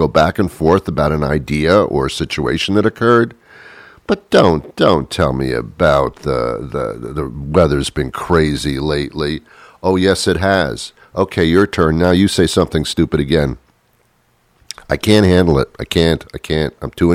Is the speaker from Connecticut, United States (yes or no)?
no; New Jersey, United States; I say, New Jersey. I'm from that area, but it throws them off.